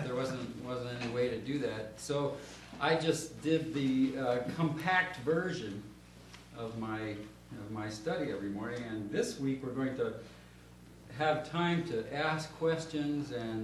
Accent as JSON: {"language": "English", "town": "Valparaiso", "region": "Indiana", "country": "United States", "said": "I come from Valparaiso, Indiana. I teach theology at Valparaiso University."}